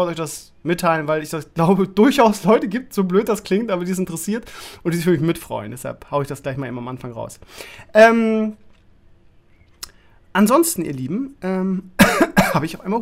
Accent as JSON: {"language": "German", "region": "Bremen", "country": "Germany", "said": "Da habe ich mich sehr drüber gefreut, weil ich als Bremer ist man immer so ein bisschen Sympathisant"}